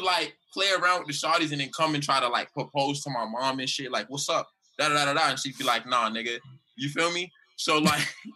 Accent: Miami, Florida, United States; Growing up in Little Haiti, man, it's just like Haiti, low-key. Like, everybody's Haitian.

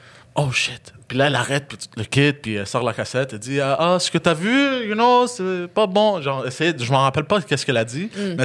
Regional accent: Montreal, Quebec, Canada; Parce que moi, je viens de Parc Extension. Puis on est très agressif.

